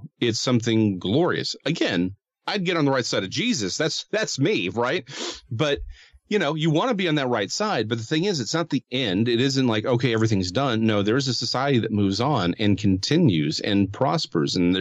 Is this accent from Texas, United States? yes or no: yes; Dallas, Texas, United States; Again, I'm a Dallasite, but I don't claim Irving.